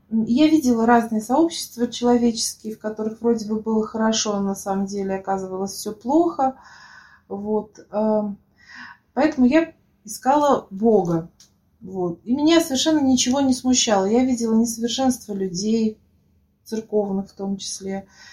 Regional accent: Uzbekistan; now in Russia; потому что я приехала из Узбекистана, никак не могла себя ощутить здесь своей.

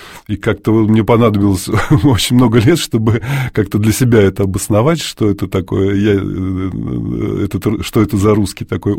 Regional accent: Uglich, Yaroslavl Oblast, Russia; born there; also born or lived in Suzdal; Нет, и родом я из Углича, так получилось, но в Суздале жил более 40 лет.

